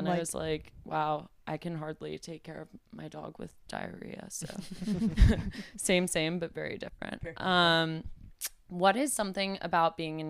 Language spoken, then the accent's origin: English; New York, United States; growing up in New York, I've always kind of been like